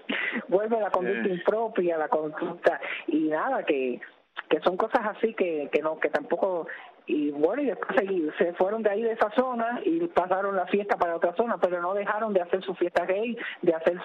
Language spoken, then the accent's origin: Spanish; Cuba; cada cual quiere, como cubanos y como miembros de la comunidad LGBTI